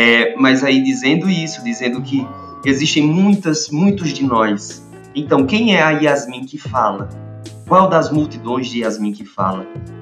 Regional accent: Santa Cruz do Capibaribe, Pernambuco, Brazil; Eu sou de uma cidade chamada Santa Cruz de Capibaribe, no Agreste de Pernambuco. Uma cidade próximazinha de Caruaru. E, bom, meu sotaque já deve ter alertado algumas pessoas sobre isso.

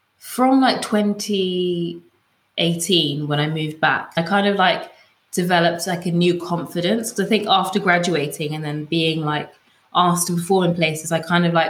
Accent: London, United Kingdom; because I'm also from London, like I find it easier to talk to people

